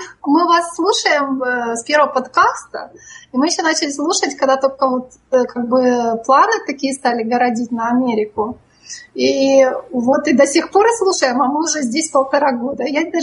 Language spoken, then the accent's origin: Russian; Kharkiv, Kharkiv Oblast, Ukraine; accent: Kharkiv; я из Харькова. Ну, последние сколько, 20 лет.